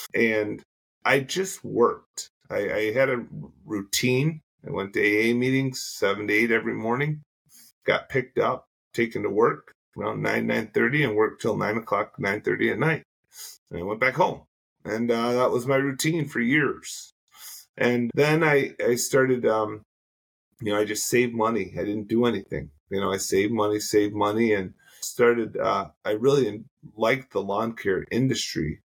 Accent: Saginaw, Michigan, United States; born there; Okay. So, well … I was born in Saginaw, Michigan.

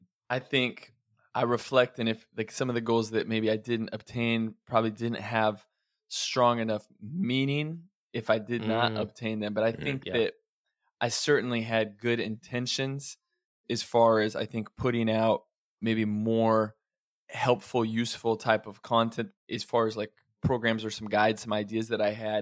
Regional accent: Oregon, United States; also born or lived in Idaho; I mean, I grew up, a lot of my childhood was in Oregon and Idaho

